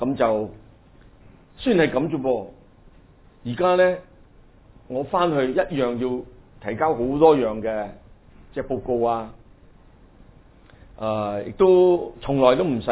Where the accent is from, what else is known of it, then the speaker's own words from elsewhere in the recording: Hong Kong; 我谂我哋香港人都系同一个好印象深刻嘅经历。